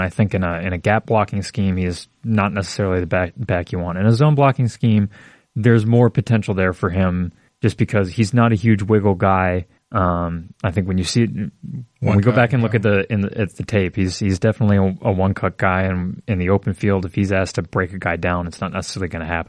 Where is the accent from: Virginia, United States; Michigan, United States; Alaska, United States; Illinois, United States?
Michigan, United States; Ann Arbor; I mean, growing up in Ann Arbor and then going to Michigan, there is a certain connection with the people who are also from Ann Arbor.